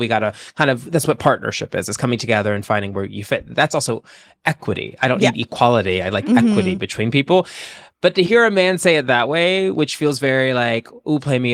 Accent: Nashville, Tennessee, United States; I'm from the Nashville area.

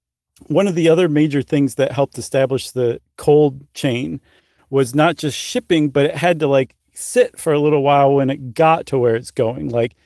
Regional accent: Midwest, United States; I'm guessing that the reason I did and you didn't is because I was raised in the North, the Midwest.

